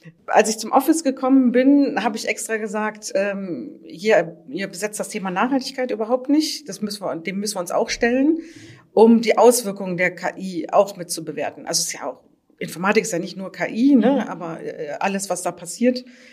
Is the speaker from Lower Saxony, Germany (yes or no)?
yes; Oldenburg, Lower Saxony, Germany; born there; über verschiedene Umwege bin ich jetzt in Oldenburg gelandet. Fun Fact nebenher, ich bin auch in Oldenburg geboren, aber nicht da aufgewachsen. Also meine Großmutter kommt daher